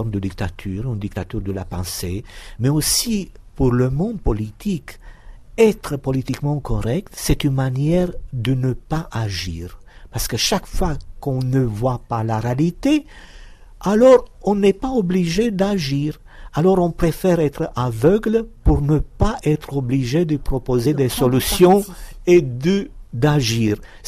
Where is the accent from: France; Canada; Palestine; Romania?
Romania; moved away; depuis que je suis né en Roumanie jusqu'au moment où je quittais la Roumanie en 87.